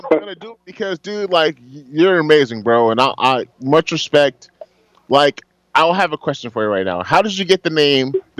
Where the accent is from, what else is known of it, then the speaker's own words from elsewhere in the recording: Houston, Texas, United States; also born or lived in Nigeria; I'm from Nigeria. I grew up in Houston.